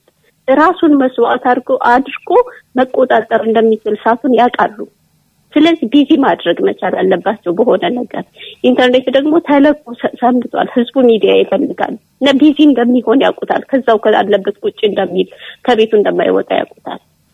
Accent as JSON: {"language": "Amharic", "town": "Gondar", "region": "Amhara", "country": "Ethiopia", "tie": "born or raised there", "said": "እኔ ያው ጎንደር ተወልጄ ያደኩበት ነው። ቤተሰቦቼም ጓደኞች ዘመዶች ሁሉም የሚኖሩበት ነው።"}